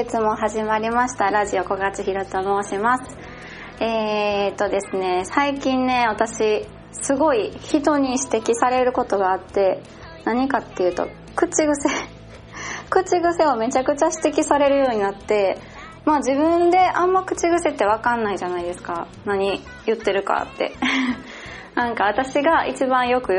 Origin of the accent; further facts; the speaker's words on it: Kansai, Japan; 私もまあ関西人やから何々やんとかは言うんですけど、